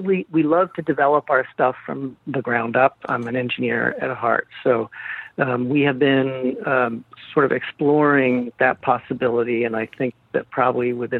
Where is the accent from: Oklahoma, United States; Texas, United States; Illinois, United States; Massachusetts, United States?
Massachusetts, United States; now in Detroit, United States; I am from Massachusetts.